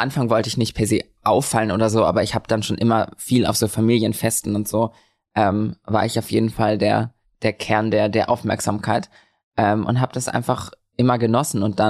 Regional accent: Lübeck, Schleswig-Holstein, Germany; born there; Nee, ich bin in Lübeck geboren.

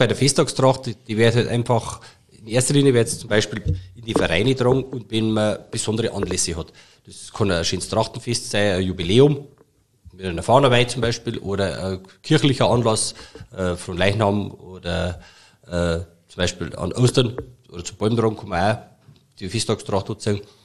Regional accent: Bavaria, Germany; wie es bei uns in Oberbayern oder überhaupt in Bayern ist.

